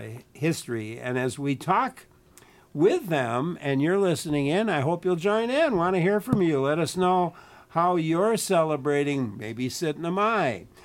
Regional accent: Stoughton, Wisconsin, United States; born there; because I was born in Stoughton, and our family has a lot of ties to Stoughton

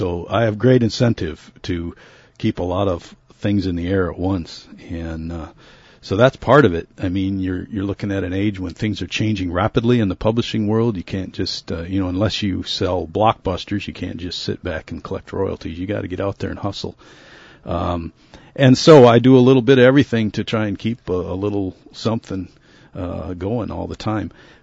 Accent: New Auburn, Wisconsin, United States; because I'm from New Auburn, Wisconsin? No, not at all. Matter of fact, when I moved back to New Auburn

